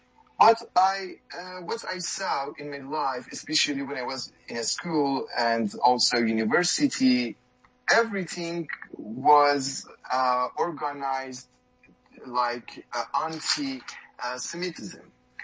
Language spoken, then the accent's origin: English; Iran; born there; first language Farsi; English is a second language; I'm 41 years old. I born in Iran 1 year, just 1 year after the Islamic Revolution in Iran. And I'm originally Kurdish. So my mother language is Farsi and Kurdish in Iran